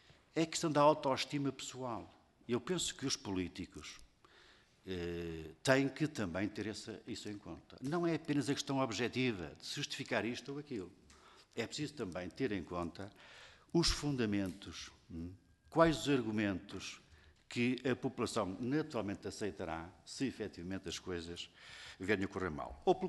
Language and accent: Portuguese; Couto Mineiro, Portugal; a ligação a Santa Maria da Feira, e eu sou de Couto Mineiro